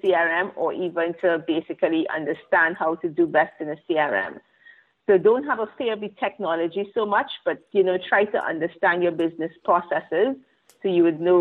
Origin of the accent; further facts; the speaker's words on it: Trinidad & Tobago; now in Israel; I'm from the Caribbean as well, Trinidad and Tobago. And 12 years ago, I decided to move to Israel. So when I moved to Israel, I could not speak the language. You know, I didn't speak Hebrew.